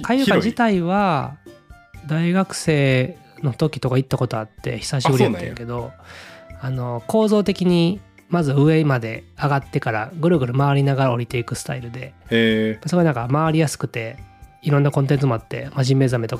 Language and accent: Japanese; Osaka, Japan; now in Okayama, Japan; なんか今まで僕大阪出身なんですけど、うん、今岡山に住んでて